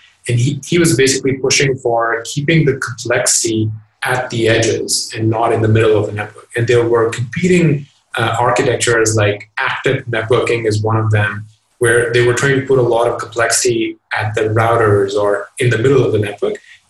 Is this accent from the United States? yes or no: no; Pakistan; so I grew up in Pakistan, and there were a lot of very religious people around me.